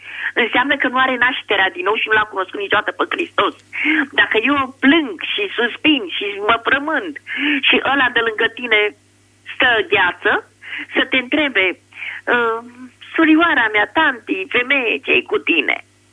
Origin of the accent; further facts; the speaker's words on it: Bucharest, Romania; sunt din București.